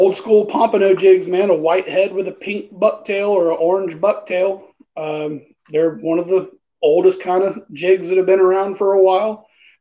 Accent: Pensacola, Florida, United States; Man, born and raised in Pensacola. I've been fishing my entire life. You know, I grew up fishing on the Pensacola Beach Pier for cobias and kings and all that.

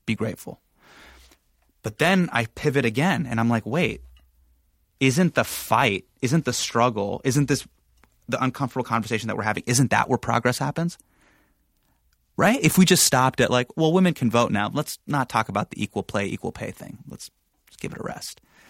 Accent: United States; born there; well, hey, I'm born here. I'm an American.

